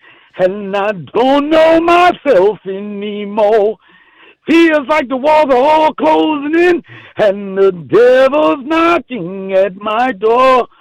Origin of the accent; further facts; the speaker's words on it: Washington, District of Columbia, United States; And I grew up in Washington, D.C., I could say at the South.